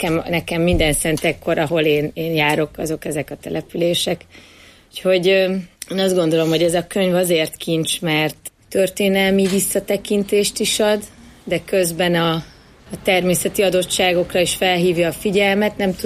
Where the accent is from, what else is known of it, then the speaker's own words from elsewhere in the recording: Szerencs, Borsod-Abaúj-Zemplén, Hungary; born there; én ugye már szerencsén születtem.